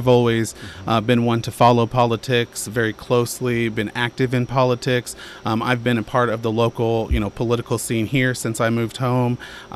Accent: Bartlesville, Oklahoma, United States; also born or lived in Dewey; My family moved here in the mid-80s. I grew up in Dewey first, and then we moved to Oak Park. I lived over by Jane Phillips, lived over by the hospital. So I've been everywhere in Bartlesville

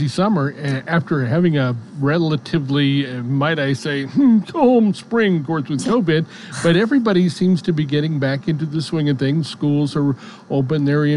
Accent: Great Lakes, United States; I come from the Great Lakes region, and it's nice to see Christmas celebrated kind of Christmassy, but not freezing your tuchus off.

